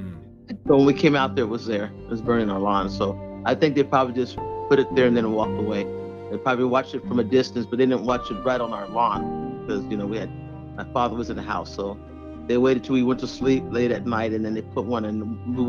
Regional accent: United States; My ancestors are from Africa, but I wasn't born in Africa. I'm an American. I'm a full-blown American.

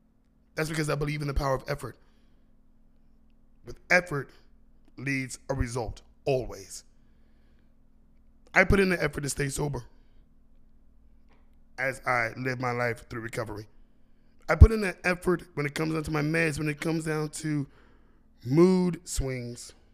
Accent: San Antonio, Texas, United States; I'm from San Antonio, Texas, and I believe in the power of effort.

